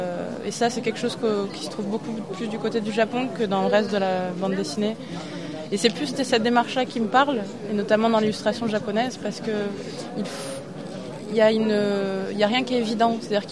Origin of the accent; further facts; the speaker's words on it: Gabon; Moi je suis gabonaise d'Afrique centrale, donc un petit pays d'Afrique centrale.